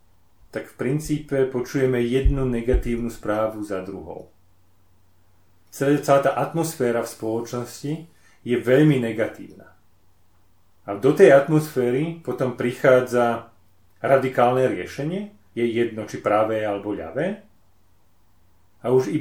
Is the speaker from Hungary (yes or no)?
no; Banská Bystrica Region, Slovakia; Viete, že ja som z Banskobystrického kraja a v kraji, v ktorom pochádzam